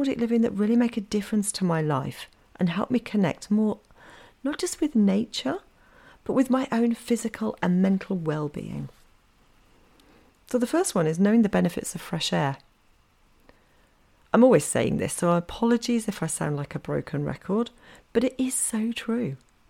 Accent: United Kingdom; now in Norway; as a unique family in Norway, because I'm British and my partner's Norwegian, so we have a kind of combination of cultures.

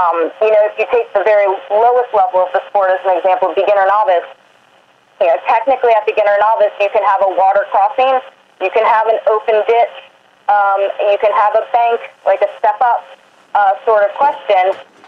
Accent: Maryland, United States; And I grew up at Wauradaka in Maryland

